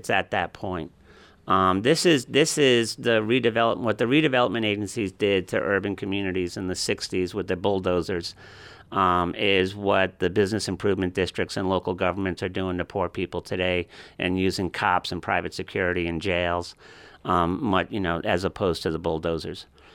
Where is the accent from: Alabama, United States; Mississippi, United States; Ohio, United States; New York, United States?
New York, United States; New York City; I grew up in New York City, and it's a very different city today.